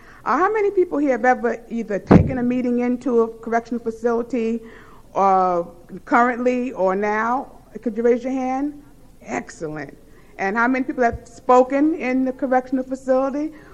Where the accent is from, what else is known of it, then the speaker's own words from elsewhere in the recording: New York City, New York, United States; I grew up in Harlem. I lived with my mother, my grandmother, and my grandfather.